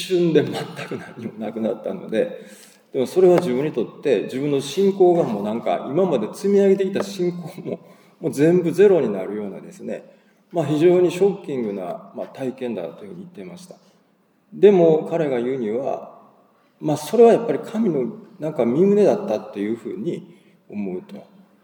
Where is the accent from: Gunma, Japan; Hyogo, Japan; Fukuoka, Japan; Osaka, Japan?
Hyogo, Japan; Kobe; 私自身も神戸生まれの神戸育ちで神戸で働いてて、全く神戸っ子とかも神戸大好き人間だったんですけど